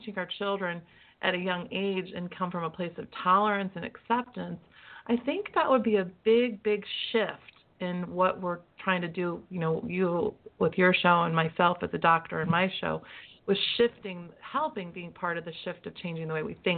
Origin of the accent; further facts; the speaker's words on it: Midwest, United States; I'm from the Midwest, but where I live, people kind of make it all look perfect on the outside.